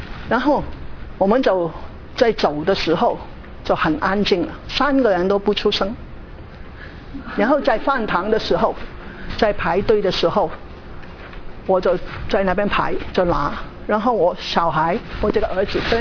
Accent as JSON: {"language": "Chinese", "country": "Hong Kong", "moved": "as an adult", "lives_now": "United States", "said": "譬如我从香港来美国念大学"}